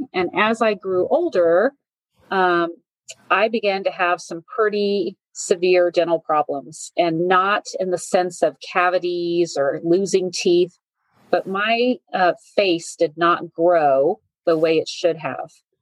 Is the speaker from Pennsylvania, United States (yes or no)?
no; Brownsville, Texas, United States; now in San Antonio, United States; But I grew up in Brownsville and left for college and came up here to San Antonio and attended the University of Texas at San Antonio.